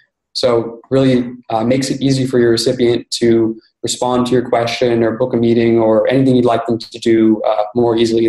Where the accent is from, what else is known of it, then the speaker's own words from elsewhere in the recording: Chicago, Illinois, United States; now in San Francisco, United States; So I'm from Chicago originally. Came out to San Francisco.